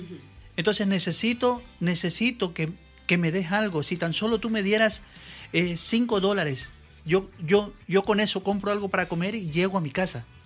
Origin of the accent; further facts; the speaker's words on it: Guayaquil, Guayas, Ecuador; Yo estaba trabajando allá en mi tierra natal, que es Guayaquil.